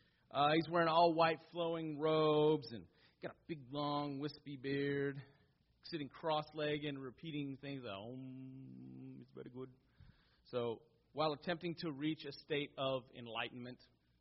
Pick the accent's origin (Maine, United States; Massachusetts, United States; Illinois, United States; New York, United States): Illinois, United States; I don't mind the spring here rather than where I grew up in Illinois because I don't have the allergies here. And the spring back in Illinois killed me.